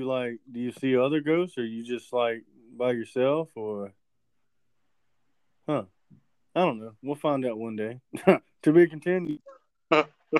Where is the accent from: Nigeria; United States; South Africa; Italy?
United States; since we're from Bibb County. It's a small-ass fucking town.